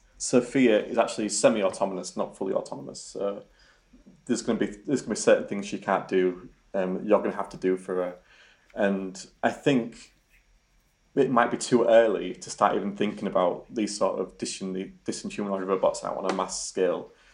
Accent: Yorkshire and the Humber, United Kingdom; accent: Yorkshire; Pronunciations and even regional dialects, like my Yorkshire accent, would be a huge factor of this.

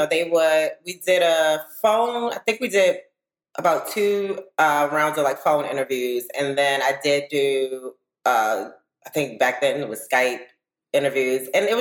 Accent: Baltimore, Maryland, United States; And I, at this point, I'm from Baltimore. I'm very familiar with who Robin is.

